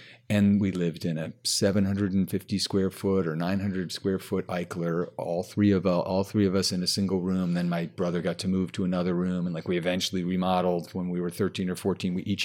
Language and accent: English; Palo Alto, California, United States; I tell people I grew up in Palo Alto, California, and they think, oh, Palo Alto, Silicon Valley, zillion-dollar homes.